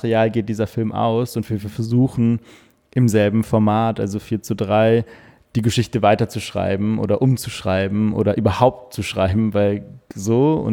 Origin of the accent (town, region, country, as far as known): Cologne, North Rhine-Westphalia, Germany; born or raised there